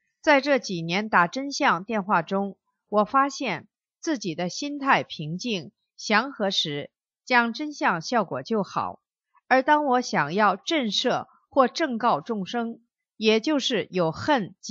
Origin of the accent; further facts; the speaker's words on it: China; 我也是中国人